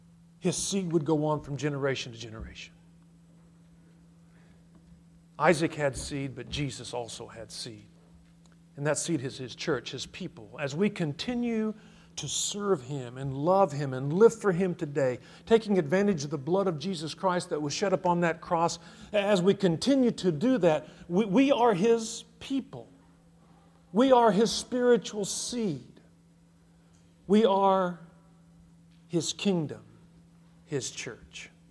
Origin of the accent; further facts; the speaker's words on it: California, United States; I grew up in Southern California. We'd go to the beach and miles and miles and miles of beach